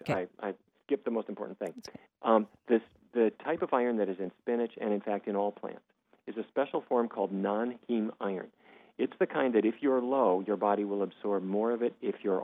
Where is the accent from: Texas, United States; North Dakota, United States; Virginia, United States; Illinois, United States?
North Dakota, United States; Fargo; growing up in Fargo, North Dakota, the roast beef and steaks and pork chops that we thought were good